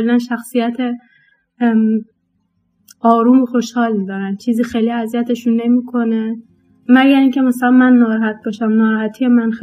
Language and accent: Persian; Iran; ما توی خب غربت زندگی میکنیم، خارج از ایران هستیم